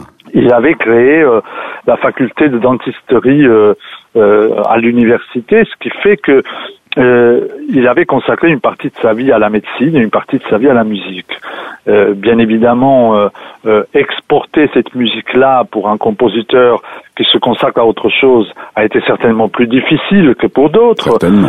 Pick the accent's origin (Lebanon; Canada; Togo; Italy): Italy; je suis italien